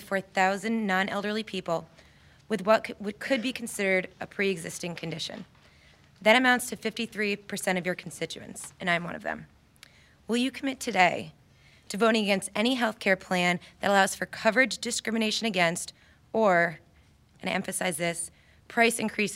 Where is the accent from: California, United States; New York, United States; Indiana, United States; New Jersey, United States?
New York, United States; Hudson; I'm from Hudson, New York.